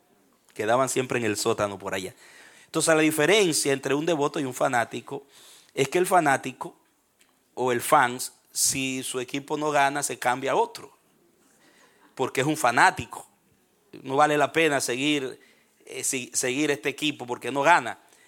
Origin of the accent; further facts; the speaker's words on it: San Pedro de Macorís, Dominican Republic; para los petromacorizanos, los que somos de San Pedro de Macorís aquí